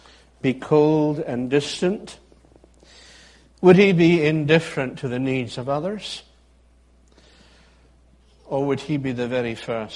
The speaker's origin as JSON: {"language": "English", "region": "Scotland", "country": "United Kingdom", "said": "Is that something to which I, as a Scot, should just simply say, it's not my nature to be outgoing?"}